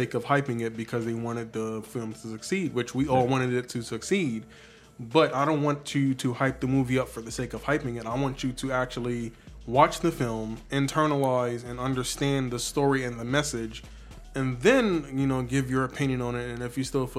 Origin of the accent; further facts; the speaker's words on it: New York, United States; I'm from New York. I've seen crackheads walking on a block with a refrigerator on their back.